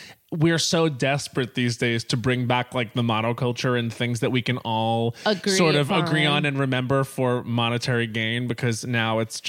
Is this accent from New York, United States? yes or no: yes; New York, United States; And they would, on FM radio when I was growing up on Long Island, faggot would fly around like it was nothing, like it wasn't a slur.